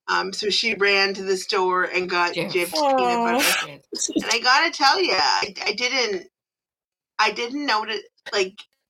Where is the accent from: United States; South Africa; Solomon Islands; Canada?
Canada; So not really, because I am Canadian, I think.